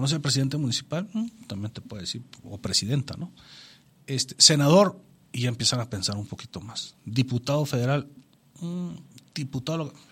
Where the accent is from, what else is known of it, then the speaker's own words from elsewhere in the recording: Durango, Mexico; de aquí de Durango